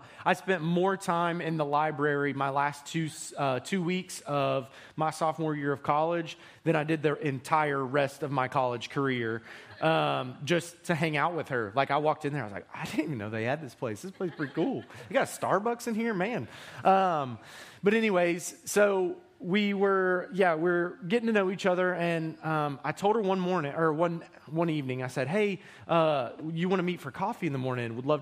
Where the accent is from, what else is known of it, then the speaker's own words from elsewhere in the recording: Tennessee, United States; also born or lived in Nashville / South Alabama; I was born in Nashville, and then my dad was a youth pastor, and then we moved to South Alabama, where he took a senior pastor position, and then we moved back to Middle Tennessee